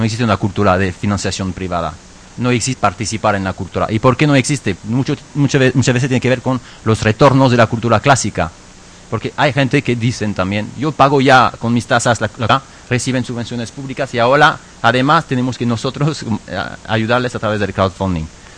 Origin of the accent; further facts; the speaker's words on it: France; nosotros somos una organización catalana que es de aquí, soy el único francés, nadie es perfecto